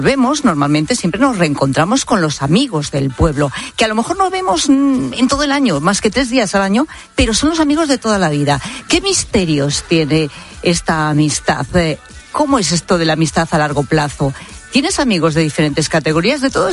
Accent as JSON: {"language": "Spanish", "town": "Maíces", "country": "Spain", "tie": "born or raised there", "said": "Por cierto, las de mi pueblo, Maíces, son 24 y 25 de agosto"}